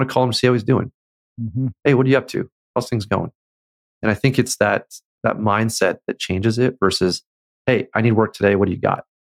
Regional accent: Canada; That's my Canadian upbringing. Normally people can't tell my accent, but I just gave myself away.

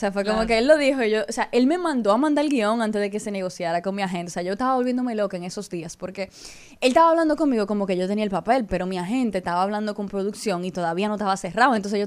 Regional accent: Dominican Republic; accent: Dominican; porque como ustedes se pueden dar cuenta, yo sí hablo bastante dominicano.

